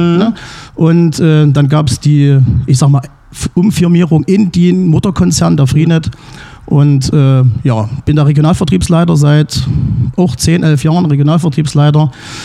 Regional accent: Flöha, Saxony, Germany; ich komme aus dem Vorerzgebirge, aus Flöha, also bei Augustusburg die Ecke. Und das ist ja eigentlich die Hochburg von Enduro und Motocross.

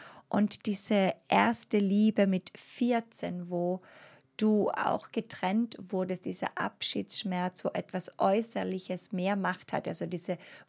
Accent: Bavaria, Germany; Aufgewachsen in Oberbayern, damals noch in sehr armen Verhältnissen.

